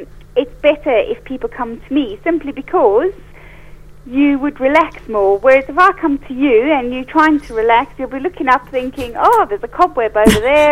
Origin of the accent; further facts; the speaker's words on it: Johannesburg, Gauteng, South Africa; born there; moved away as an adult; I was born in South Africa, Gauteng or Johannesburg.